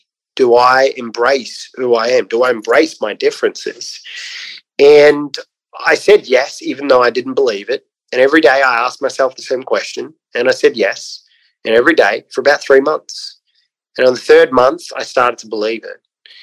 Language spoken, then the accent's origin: English; Australia; accent: Australian; corny or not, with my Australian accent, I can make it sexy.